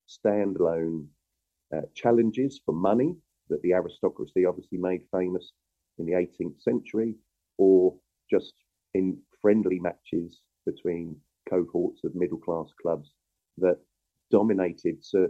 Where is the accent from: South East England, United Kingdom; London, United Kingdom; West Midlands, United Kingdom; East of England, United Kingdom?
South East England, United Kingdom; Guildford; towns, such as my hometown of Guildford